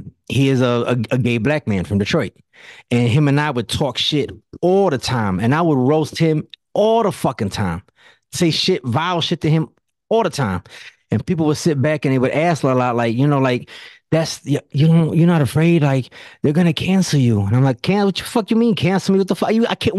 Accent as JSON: {"language": "English", "country": "Puerto Rico", "tie": "born there", "said": "I was born in Puerto Rico."}